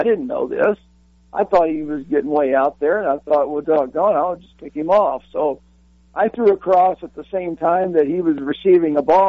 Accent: Missouri, United States; I'm from the Boot Hill of Missouri, and the Boot Hill is relatively close to Memphis. It's on the Mississippi.

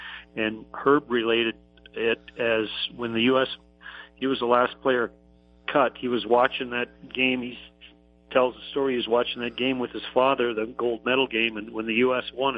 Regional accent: Warroad, Minnesota, United States; You know, as a kid growing up, I grew up right on the Canadian border, small town of Waro.

